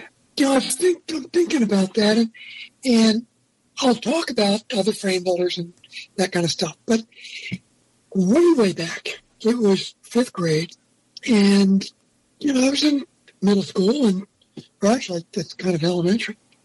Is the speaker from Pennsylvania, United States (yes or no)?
yes; Pennsylvania, United States; But I grew up just outside Philly.